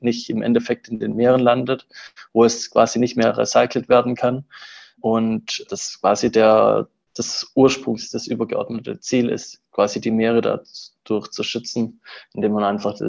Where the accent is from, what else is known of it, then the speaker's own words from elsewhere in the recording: Southern Germany, Germany; Ursprünglich komme ich so aus dem Süden Deutschlands und habe da auch Wirtschaftswissenschaften studiert